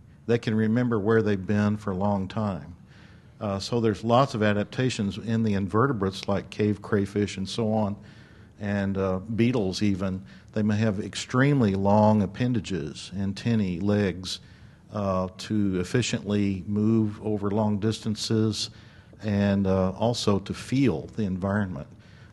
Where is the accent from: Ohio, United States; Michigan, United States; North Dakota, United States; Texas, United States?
Texas, United States; now in Missouri, United States; I grew up in Texas, where it is endemic in some of the bat guano.